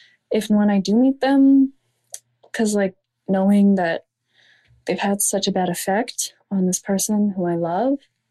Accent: Canada; I'm 18 years old. I'm from Canada.

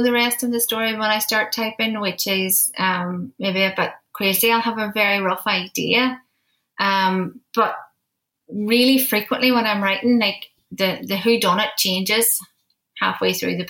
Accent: Derry, Northern Ireland, United Kingdom; It's set in my hometown, my home city of Derry.

